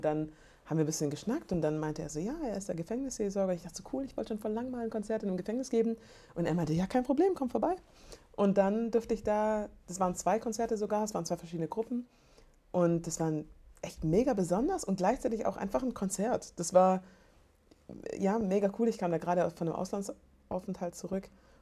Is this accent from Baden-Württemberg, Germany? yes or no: yes; Biberach an der Riß, Baden-Württemberg, Germany; Nee, ich komme aus Biberach an der Riß. Das ist südlich von Ulm.